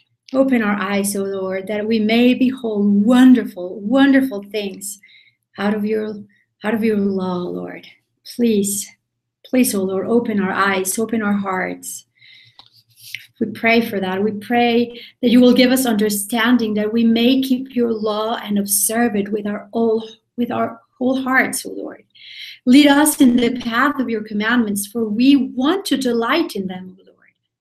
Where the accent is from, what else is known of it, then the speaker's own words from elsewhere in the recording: Mexico City, Mexico; English is a second language; I am from Mexico City, live in Mexico City, and that explains my accent.